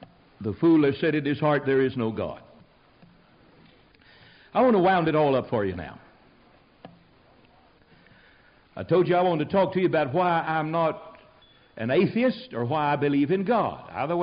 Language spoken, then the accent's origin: English; Tennessee, United States; Now, I'm a country boy. I grew up in Tennessee like a weed.